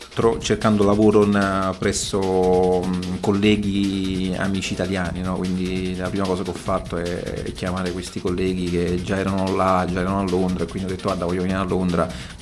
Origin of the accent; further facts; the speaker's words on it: Naples, Campania, Italy; io da napoletano non l'ho riflettuto